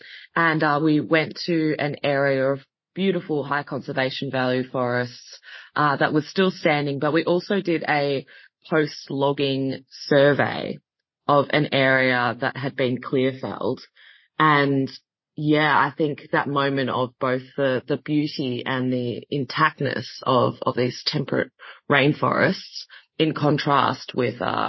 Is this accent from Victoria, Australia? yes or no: yes; Big Pats Creek, Victoria, Australia; I grew up on Woiwurrung Wurundjeri country, Big Pat's Creek, which is close to Warburton. So that's in the upper Yarra ranges of so-called Victoria.